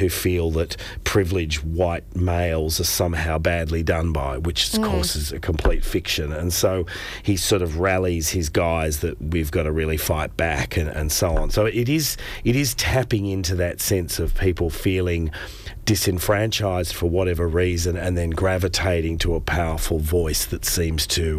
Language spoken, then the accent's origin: English; Sydney, New South Wales, Australia; I'm from Sydney